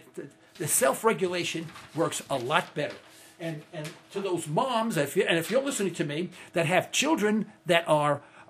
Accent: New York City, New York, United States; I was born and raised in Manhattan, East Harlem, on First Avenue. I was born, I think, 115th Street. Then we moved to 123rd Street.

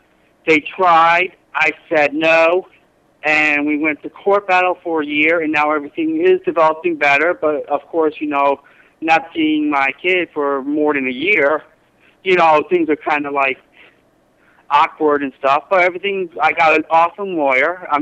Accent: New York City, New York, United States; I'm from New York City.

